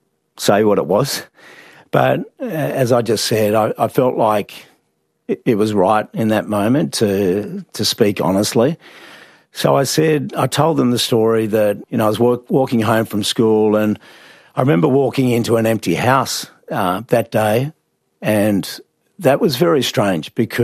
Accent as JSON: {"language": "English", "town": "Sydney", "region": "New South Wales", "country": "Australia", "tie": "born or raised there", "said": "So I grew up in Sydney, but I was a cricket tragic along with my two brothers."}